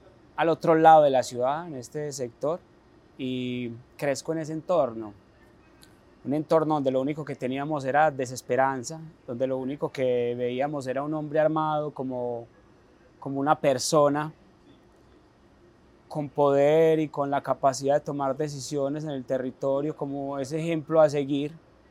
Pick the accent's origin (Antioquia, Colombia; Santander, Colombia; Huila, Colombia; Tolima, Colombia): Antioquia, Colombia; Medellín; Nacido y criado en la Comuna 13, un sector de la ciudad.